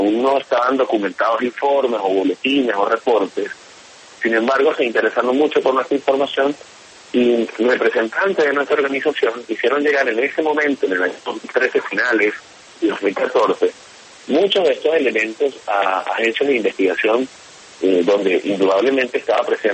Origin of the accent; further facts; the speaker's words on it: Táchira, Venezuela; Sí, por supuesto. Soy del Táchira.